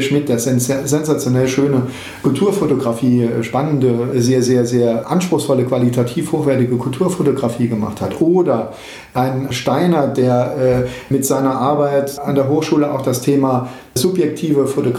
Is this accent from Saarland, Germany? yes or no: yes; Saarland, Germany; Saarland ist meine Heimat. Das ist, ja, also ich bin brutalstmöglicher Saarländer. Ich bin durch und durch Saarländer und liebe es hier zu leben, liebe die Art, wie wir leben.